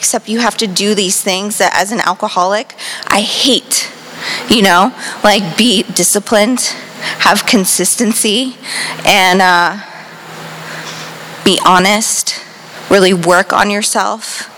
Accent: Miami, Florida, United States; I grew up in Miami-Dade County, I don't know if I said

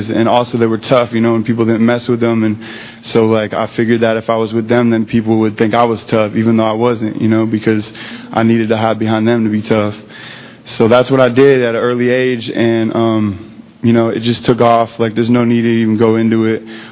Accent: Sacramento, California, United States; born there; I was born in 1982 in California, Sacramento.

